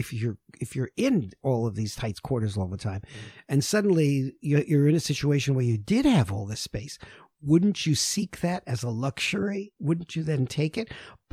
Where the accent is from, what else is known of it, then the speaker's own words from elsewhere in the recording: New York City, New York, United States; I'm from New York City, so it's a little bit more vertical than horizontal, right?